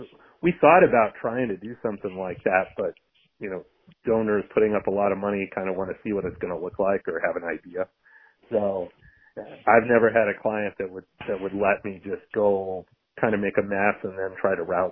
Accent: East Coast, United States; I grew up on the East Coast

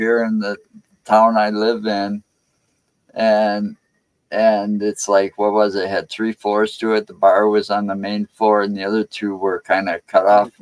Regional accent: Wisconsin, United States; Born and raised in Wisconsin.

